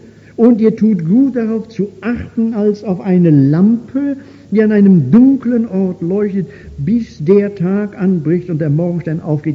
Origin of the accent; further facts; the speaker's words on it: Baden-Württemberg, Germany; ich komme ja nun jetzt aus dem Schworbeländle